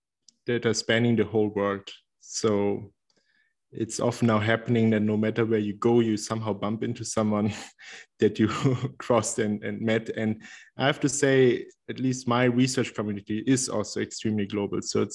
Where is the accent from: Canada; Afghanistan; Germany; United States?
Germany; Berlin; English is a second language; moved away as an adult; also born or lived in Leipzig / Paris; which was already a little travel from my hometown, which was Berlin in Germany.